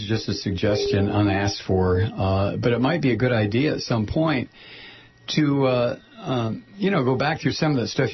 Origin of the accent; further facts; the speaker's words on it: Toledo, Ohio, United States; I'm from Toledo, Ohio originally, and I hate that term.